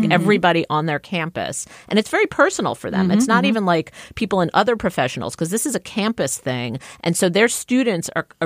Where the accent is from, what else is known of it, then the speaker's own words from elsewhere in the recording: Queens, New York, United States; I know this because I grew up in Queens, in working class Queens, where everybody voted for Trump